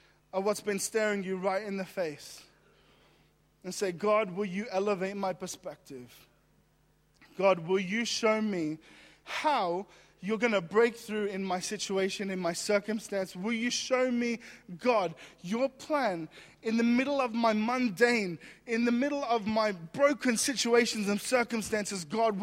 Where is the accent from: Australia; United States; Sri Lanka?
Australia; now in United Kingdom; this is how I know I'm British now. Because as an Australian, I would have just walked right up to that tree